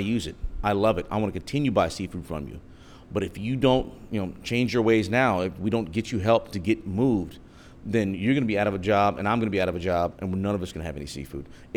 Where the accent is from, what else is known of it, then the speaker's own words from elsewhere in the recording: Louisiana, United States; I grew up doing South Louisiana shit, hunting, fishing, crawfish bowls, roasting whole pigs, shucking oysters, gigging frogs.